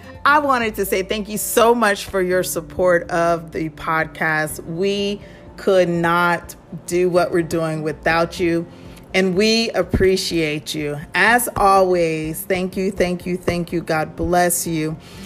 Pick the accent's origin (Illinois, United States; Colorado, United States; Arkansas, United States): Arkansas, United States; Little Rock; born there; But I was born in Little Rock, Arkansas, so kind of country girl, what they call gangland now. So I was born around the gangs in Little Rock, Arkansas.